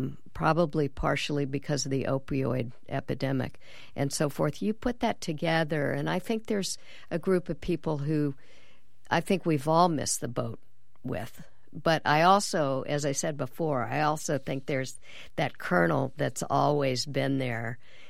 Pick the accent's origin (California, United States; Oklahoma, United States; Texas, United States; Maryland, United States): Texas, United States; I grew up in Texas, and I remember that there was a considerable number of, back then, members of the John Birch Society.